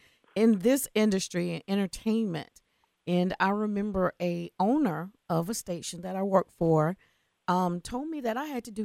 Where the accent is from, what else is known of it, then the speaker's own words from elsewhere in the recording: United States; born there; Yeah, I was born here. Right. I was born in America.